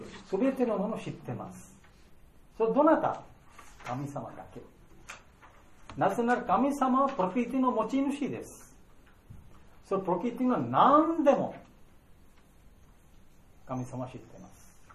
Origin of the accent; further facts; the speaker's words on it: India; Japanese is a second language; now in Japan; 私は日本に来て普通、私インドから来ましたから、